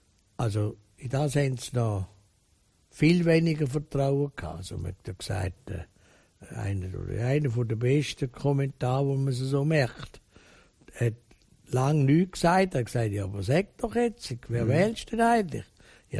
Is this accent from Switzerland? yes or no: yes; Switzerland; wir sind ja Schweizer und neutral